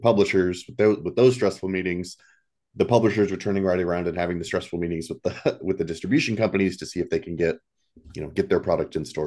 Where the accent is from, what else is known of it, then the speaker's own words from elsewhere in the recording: Germany; now in United States; I grew up in Germany. My parents were in the military, so I'm used to kind of being moved